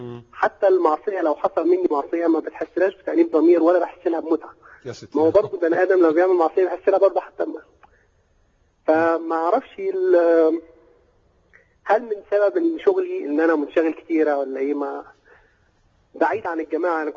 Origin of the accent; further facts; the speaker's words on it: Mansoura, Dakahlia, Egypt; عندنا في المنصورة او كده.